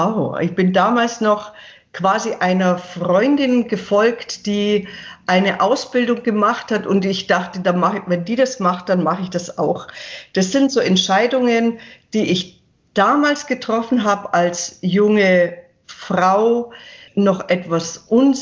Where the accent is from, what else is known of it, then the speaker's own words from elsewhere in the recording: Donauwörth, Bavaria, Germany; moved away; Ich bin in Donauwörth geboren, bin dort aufgewachsen und bin vor 17 Jahren in die Nähe von Ulm gezogen.